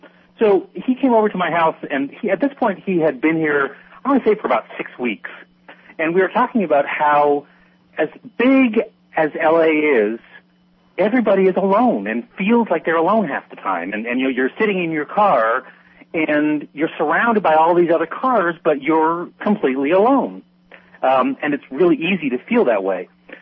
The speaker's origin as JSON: {"language": "English", "country": "Canada", "tie": "born or raised there", "said": "I was in Canada and I was born and raised in Canada."}